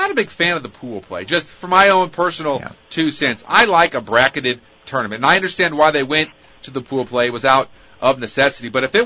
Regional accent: Bunker Hill, United States; Born and raised in Bunker Hill.

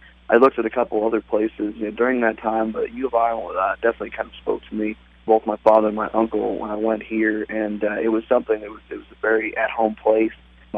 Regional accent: Butler, Illinois, United States; I'm from Butler, Illinois. And we farm out there, and we have a family farm.

